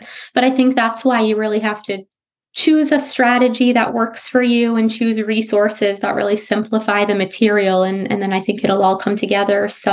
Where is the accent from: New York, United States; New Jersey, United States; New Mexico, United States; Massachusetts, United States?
New York, United States; So again, I'm from New York. Snapple facts are a really big thing up there.